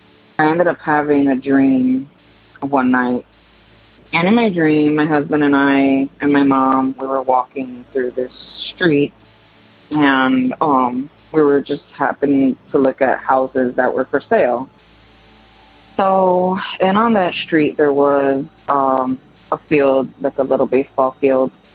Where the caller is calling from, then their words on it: Connecticut, United States; Hi, Tony and friends. … I'm calling from Connecticut.